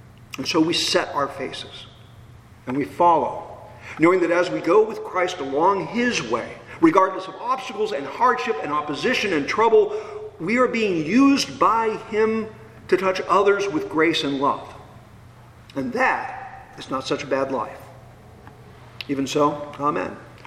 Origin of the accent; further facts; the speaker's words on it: California, United States; And the image of this plow didn't mean a whole lot to me growing up in the Bay Area until I was cast upon the shores of Stark County